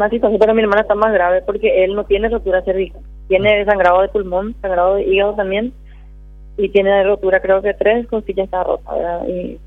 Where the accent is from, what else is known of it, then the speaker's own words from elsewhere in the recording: Limpio, Central, Paraguay; de Limpio somos, de Limpio